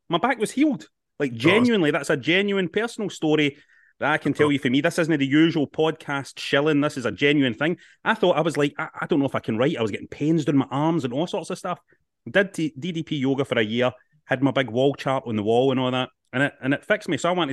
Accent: Glasgow, Scotland, United Kingdom; And you're coming to Glasgow, my hometown.

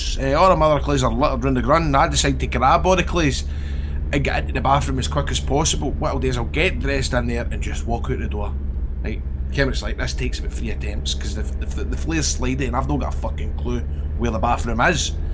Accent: Scotland, United Kingdom; I'm from Scotland, where are you from?

